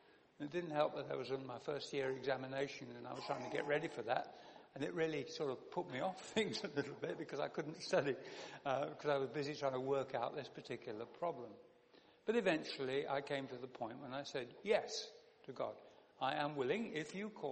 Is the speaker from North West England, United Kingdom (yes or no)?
no; Sheffield, Yorkshire and the Humber, United Kingdom; Well, I was born and brought up in Sheffield